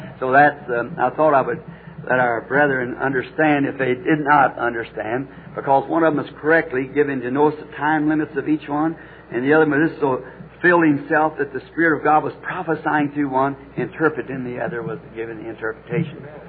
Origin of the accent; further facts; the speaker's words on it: Ireland; Of course, being Irish, my people are Catholic.